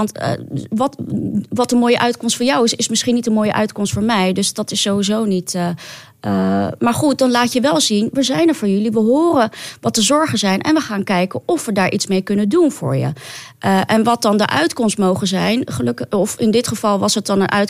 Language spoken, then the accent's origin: Dutch; The Hague, South Holland, Netherlands; Ik kom uit Den Haag. Ja, dus de grote stad.